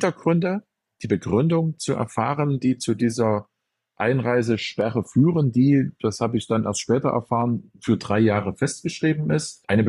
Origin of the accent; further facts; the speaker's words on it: Leipzig, Saxony, Germany; meiner Heimatstadt Leipzig